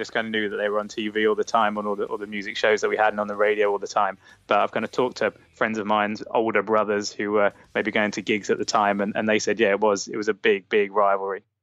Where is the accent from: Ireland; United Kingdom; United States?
United Kingdom; London; I live in London. I grew up in London, lived in London my whole life.